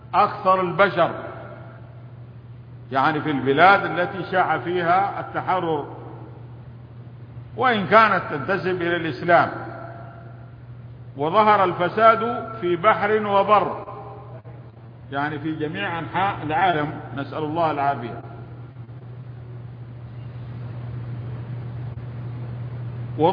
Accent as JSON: {"language": "Arabic", "country": "Saudi Arabia", "said": "في بلادنا المملكة العربية السعودية"}